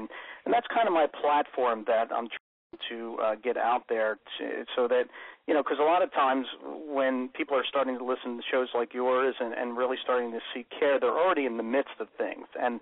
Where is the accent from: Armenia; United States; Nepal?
United States; Philadelphia, Pennsylvania; I'm from South Philly.